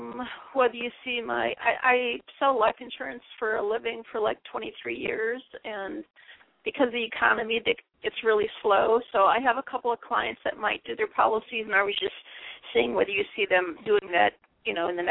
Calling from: Arizona, United States

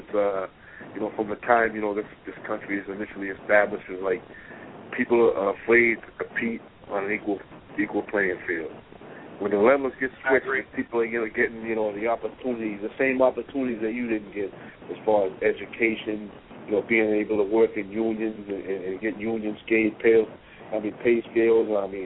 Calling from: Boston, Massachusetts, United States; I'm calling from Boston.

